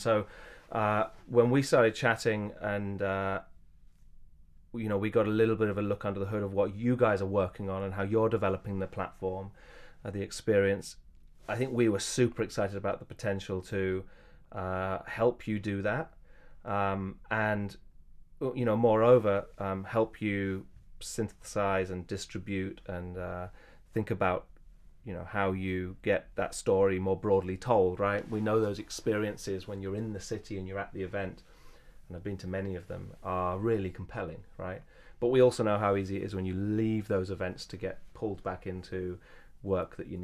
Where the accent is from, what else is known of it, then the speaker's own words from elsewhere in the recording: England, United Kingdom; Is it clearly established British at this point that I'm originally from England?